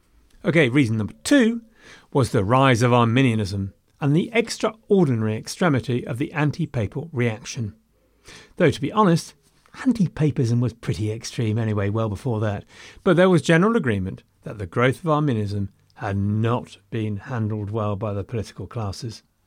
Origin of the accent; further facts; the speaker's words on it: United Kingdom; We're British. Let's keep our feet on the ground.